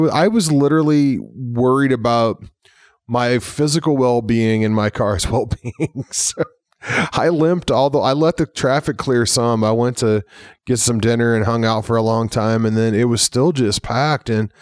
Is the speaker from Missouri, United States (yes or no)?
yes; Missouri, United States; I grew up in Missouri where they say, if you don't like the weather, wait a minute.